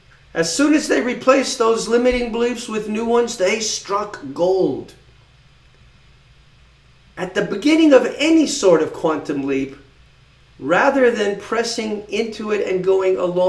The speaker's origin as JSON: {"language": "English", "town": "Long Island", "region": "New York", "country": "United States", "tie": "born or raised there", "said": "I grew up on Long Island, New York. And my generation would immediately know where these places are"}